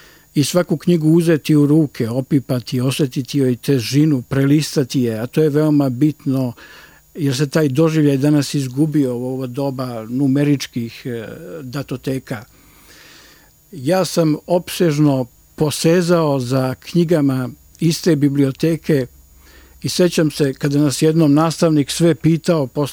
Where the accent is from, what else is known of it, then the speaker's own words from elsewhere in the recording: Herceg Novi, Herceg Novi Municipality, Montenegro; počelo je zapravo još u detinjstvu u Herceg-Novom